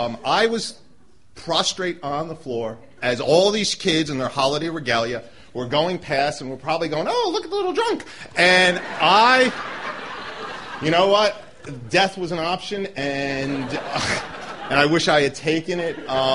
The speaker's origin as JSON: {"language": "English", "region": "New Jersey", "country": "United States", "lives_now": "Baltimore, United States", "said": "And actually, it's why we came to Baltimore from Jersey. Yo, exit 143."}